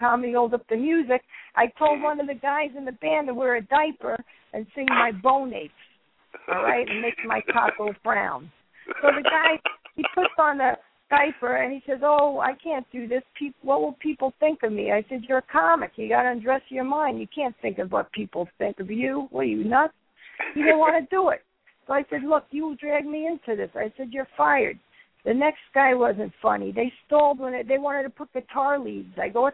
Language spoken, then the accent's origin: English; Brooklyn, New York, United States; Yeah, I lived here most, you know, half of my life, I could say. I'm from Brooklyn.